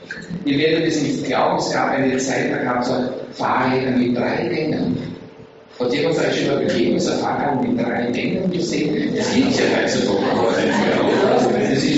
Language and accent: German; Graz, Styria, Austria; ich komme aus Graz, aus der Steiermark